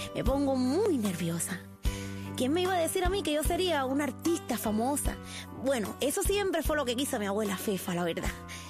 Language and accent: Spanish; Boyo Manso, Holguín, Cuba; yo soy cubana y porque desde mi pueblito allí en Holguín, mi pueblito Boyo Manso